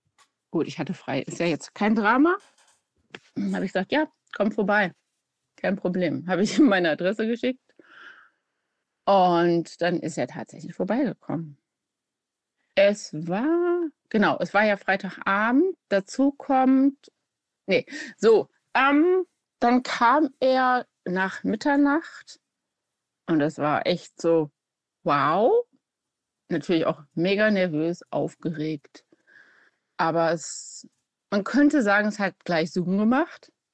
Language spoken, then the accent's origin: German; Bielefeld, North Rhine-Westphalia, Germany; Also ich komme ursprünglich aus Bielefeld.